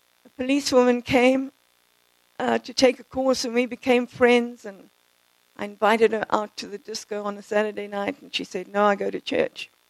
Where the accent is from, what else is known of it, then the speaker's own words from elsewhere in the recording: Zimbabwe; also born or lived in South Africa; now in United States; I was born in South Africa, grew up in Rhodesia, which became Zimbabwe. Both my parents are Greek, and I've lived in America for about 22 years